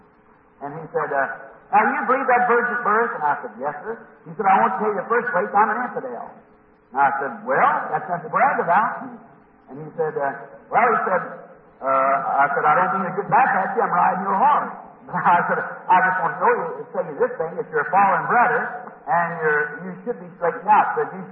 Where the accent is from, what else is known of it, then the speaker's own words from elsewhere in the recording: Indiana, United States; I said, "Indiana."